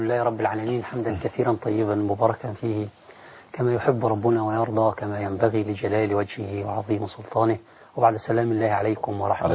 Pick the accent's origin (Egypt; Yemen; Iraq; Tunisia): Egypt; أخذوا الكفاءات الموجودة عندنا في مصر هنا ونقلوها إلى هناك